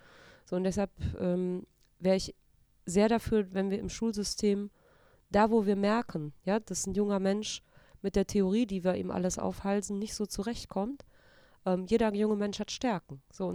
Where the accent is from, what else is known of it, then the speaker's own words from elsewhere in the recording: North Rhine-Westphalia, Germany; Achso, also wir kommen ja hier wunderbar aus dem Ruhrgebiet, ne? Wir ja. beide.